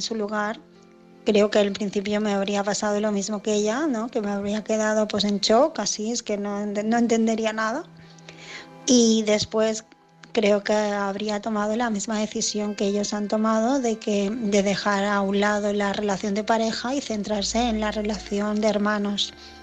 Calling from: Barcelona, Catalonia, Spain; de Barcelona

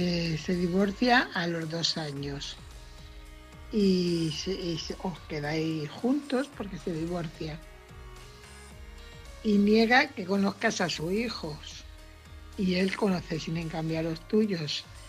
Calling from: Fuenlabrada, Community of Madrid, Spain; corresponsal de Fuenlabrada.

